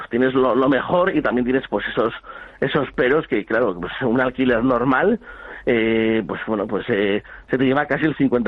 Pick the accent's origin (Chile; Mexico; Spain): Spain; Altsasu, Navarre; Yo soy de Altsasu, que todo el mundo lo sabe